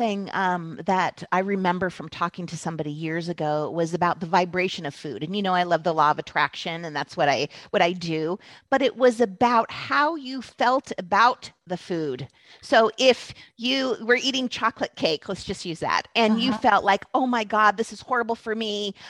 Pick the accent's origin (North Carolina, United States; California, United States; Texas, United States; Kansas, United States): California, United States; My family grew up eating lots of fruit. We grew up in California, you know, had lots of fruit and veggies around us.